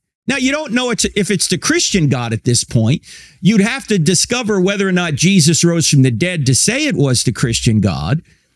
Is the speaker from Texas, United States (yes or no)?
no; New Jersey, United States; I grew up going to Catholic church because I'm from New Jersey, and it's the law.